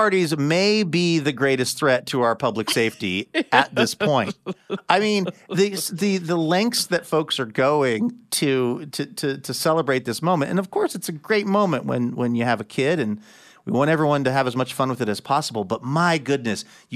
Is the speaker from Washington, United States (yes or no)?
yes; Seattle, Washington, United States; There was a whole era for … when I was growing up in Seattle